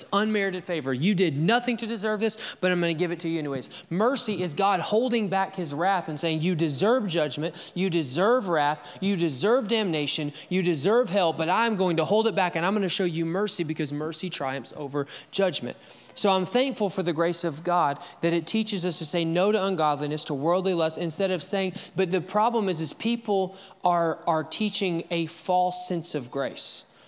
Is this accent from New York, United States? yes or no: no; Alabama, United States; I'm from Alabama, and sometimes words that are big and long, I don't have a college degree, okay?